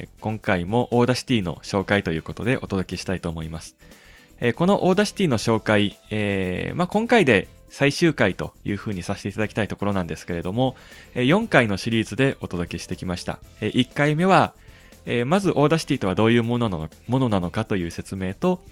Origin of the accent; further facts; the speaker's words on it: Hyogo, Japan; 兵庫県が私の地元なんですけれども